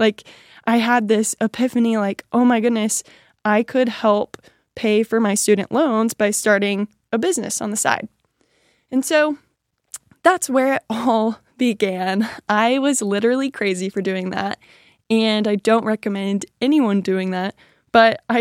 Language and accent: English; Amarillo, Texas, United States; now in Fort Worth, United States; I'm a photographer here in Fort Worth, Texas. I grew up in Amarillo, Texas. Shout out Amarillo. Amarillo is a really small town.